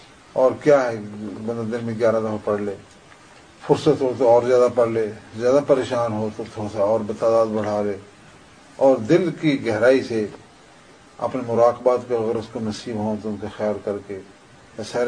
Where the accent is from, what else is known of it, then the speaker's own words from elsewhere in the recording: Sialkot, Punjab, Pakistan; ابھی بھی آپ دیکھ لو, جو میں بچپن میں سیالکوٹ گزرا ہے, سیالکوٹ کے پرانے لوگ سارے بیٹھے ہیں